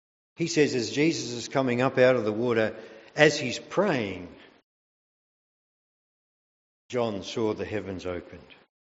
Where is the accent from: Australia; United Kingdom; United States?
Australia; Western Australia; I would have been barracking for the West Coast Eagles, because I'm from the West.